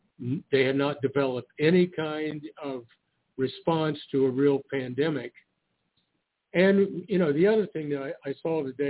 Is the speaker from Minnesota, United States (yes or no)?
no; Ironton, Ohio, United States; Oh yeah, well, my hometown, Ironton, Ohio, during the 90s